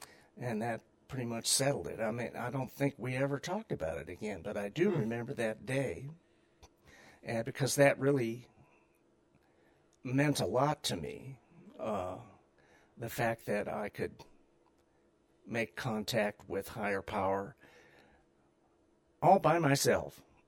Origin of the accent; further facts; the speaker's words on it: Kirkwood, Missouri, United States; I grew up in St. Louis, Missouri, actually a suburb called Kirkwood. And my parents were what I would call middle-class Christians.